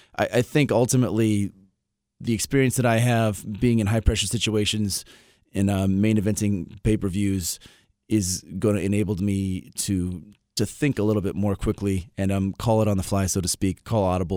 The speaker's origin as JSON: {"language": "English", "town": "Los Angeles", "region": "California", "country": "United States", "said": "I might be spoiled because I'm from Los Angeles."}